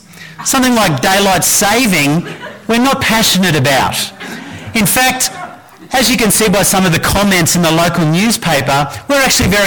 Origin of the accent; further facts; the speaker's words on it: Queensland, Australia; I'm from Queensland.